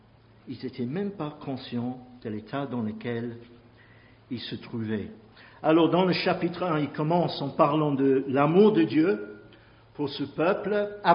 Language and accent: French; England, United Kingdom; French is a second language; Je suis anglais